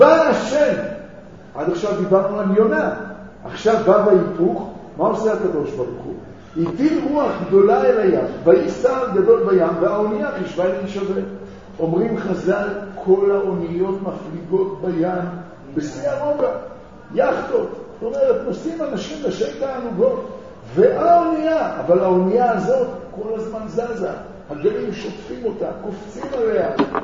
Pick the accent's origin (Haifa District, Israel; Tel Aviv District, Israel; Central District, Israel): Tel Aviv District, Israel; Tel Aviv; אני לא מזלזל בתל אביב, אתם יודעים שגדלתי שם, אני דור שני לאנשי תל אביב, ואני אוהב את המקום הזה.